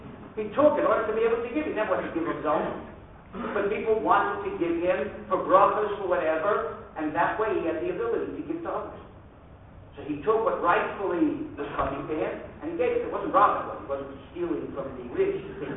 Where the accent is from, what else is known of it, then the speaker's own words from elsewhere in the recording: Miami, Florida, United States; I grew up in Miami, and he used to spend his winters in Miami.